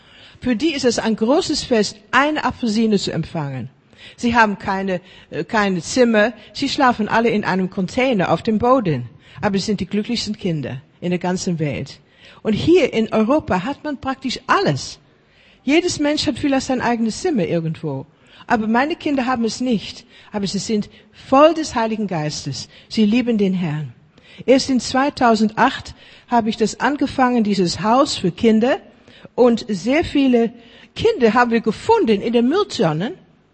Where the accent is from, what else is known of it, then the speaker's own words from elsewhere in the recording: Netherlands; born there; German is a second language; Deutsch ist nicht meine erste Sprache. Ist eine gelernte Sprache. Ich habe Sprachen gelernt, seitdem ich 10, 11 Jahre war. Und ich bin in Holland geboren, war ein Holocaust-Überlebende.